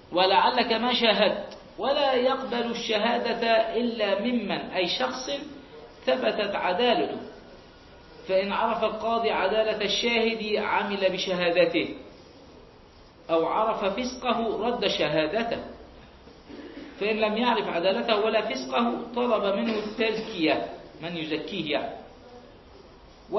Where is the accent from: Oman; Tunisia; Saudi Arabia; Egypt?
Egypt; أصبح في وقت معين حاجة عندنا في مصر هنا